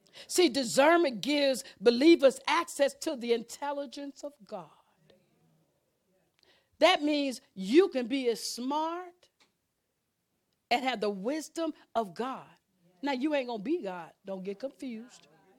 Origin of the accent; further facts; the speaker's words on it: Chicago, Illinois, United States; I grew up in Chi-Town. I knew where all the streets were. I knew the streets not to go on. I mean, I knew Chicago, but guess what? And that's where all my relatives were.